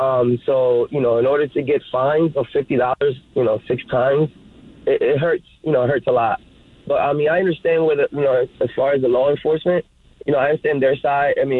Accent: Philadelphia, Pennsylvania, United States; Hi, I'm from Philadelphia, and I actually I do Uber and DoorDash myself.

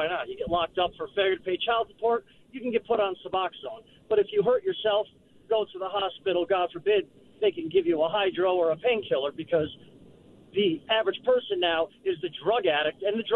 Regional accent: New York, United States; well, I'm from New York, so it's all Democrats

